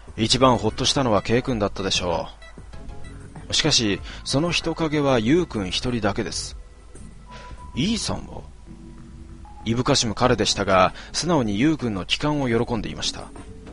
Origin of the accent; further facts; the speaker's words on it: Asahikawa, Hokkaido, Japan; 私の出身地旭川からそこまで90キロにも及ぶウォークラリーという、延々と歩くというイベントが毎年開催されています。